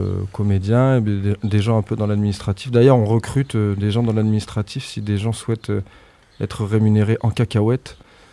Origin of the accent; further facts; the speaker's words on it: South-West France, France; Moi, je suis du Sud-Ouest